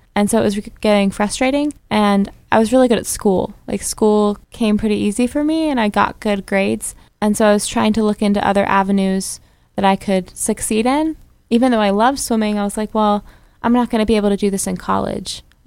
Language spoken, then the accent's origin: English; United States; Yeah, so my dad was actually in the military, so I've moved 13 times. So I've grown up in America. That's what I tell people because the list is very long.